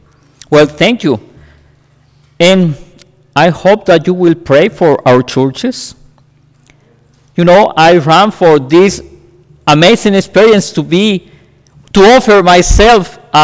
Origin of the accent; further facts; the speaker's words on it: Mexico; English is a second language; my English is not good enough for many people. I'm from Mexico, and you know